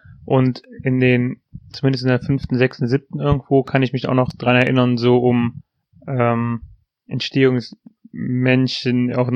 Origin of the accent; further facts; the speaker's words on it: North Rhine-Westphalia, Germany; wir kommen aus der Nähe von Aachen